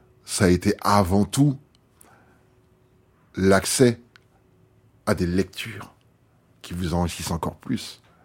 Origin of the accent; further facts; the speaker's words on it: Paris, Île-de-France, France; j'ai grandi à Place des Fêtes, entre Place des Fêtes et Danube dans le 19.